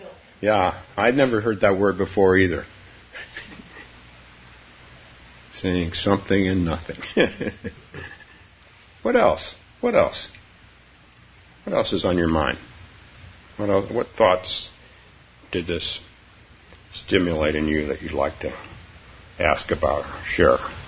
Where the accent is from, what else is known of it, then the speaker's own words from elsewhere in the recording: San Francisco, California, United States; moved away; I'm also from San Francisco. Although I've been gone a long time.